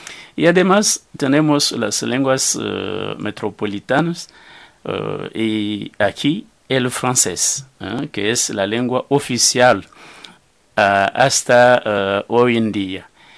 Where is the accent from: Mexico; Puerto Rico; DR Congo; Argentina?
DR Congo; tengo la lengua chiluba, que se habla en el centro del país, de la República Democrática del Congo, y como el sistema en mi país es que cualquier congoleño es más o menos, habla más o menos dos, tres o cuatro lenguas.